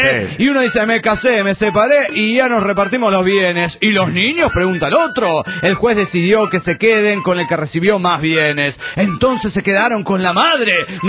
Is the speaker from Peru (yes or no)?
yes; Lima, Peru; de Lima, Perú.